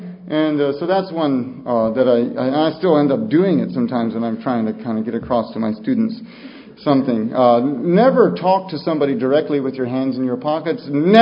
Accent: United States; moved away as an adult; I have had the privilege of being an American. I am an American. However, I've also had the privilege of living the majority of my adult life now outside the country.

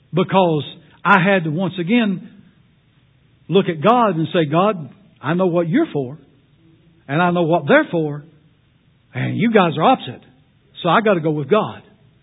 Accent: United States; that'll still be my president and all that kind of thing, because I'm an American and I believe in the American way.

